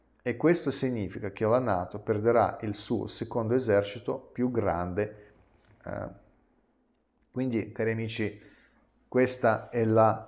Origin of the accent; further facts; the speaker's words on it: Russia; now in Italy; io arrivo dall'Italia, ma io sono russo, perché in Italia vivo da 20 anni, ma sono nato, cresciuto in Unione Sovietica.